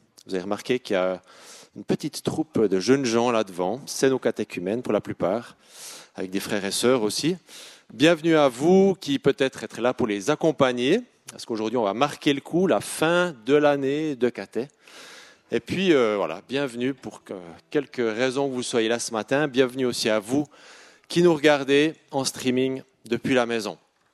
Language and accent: French; La Chaux-de-Fonds, Neuchâtel, Switzerland; Alors moi je viens de la Chaux-de-Fonds, hein. Cité horlogère, on arrive 5 minutes avant, sinon on est en retard.